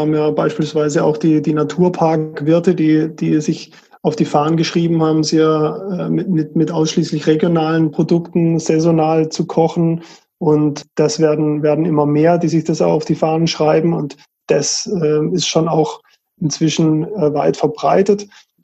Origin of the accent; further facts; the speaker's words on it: Titisee, Baden-Württemberg, Germany; Also ich bin in Titisee aufgewachsen. Das ist so mittendrin im Hochschwarzwald.